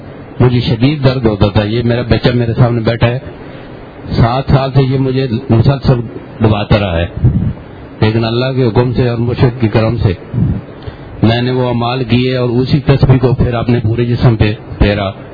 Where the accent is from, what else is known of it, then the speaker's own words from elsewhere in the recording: Chakwal, Punjab, Pakistan; میں چکوال سے آیا ہوں, پاک آرمی میں میں ملازمت کرتا ہوں